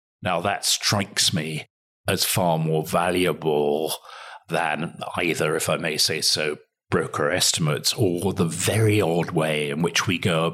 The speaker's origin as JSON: {"language": "English", "region": "Scotland", "country": "United Kingdom", "said": "as a Scot, I can say confidently that Scotland will never win an international football tournament"}